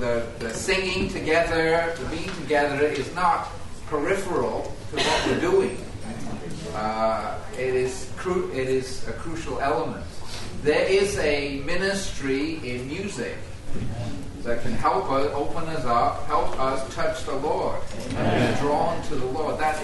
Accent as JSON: {"language": "English", "region": "England", "country": "United Kingdom", "tie": "born or raised there", "also_born_or_lived": "Canada", "moved": "as an adult", "lives_now": "Toronto, Canada", "said": "I grew up in England. Then I went to the U.S., then I married my wife."}